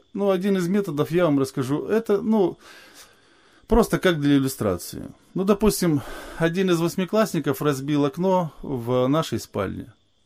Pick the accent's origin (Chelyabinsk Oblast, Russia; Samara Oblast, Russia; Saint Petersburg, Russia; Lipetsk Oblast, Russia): Samara Oblast, Russia; born there; родился я необычно, в необычном месте. Я родился в Самарской женской зоне.